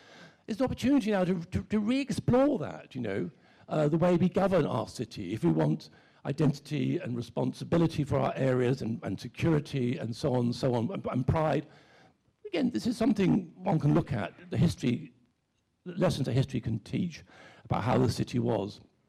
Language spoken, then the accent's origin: English; London, United Kingdom; born there; I was born in London. I've traveled much. I lived abroad, but I live in London now.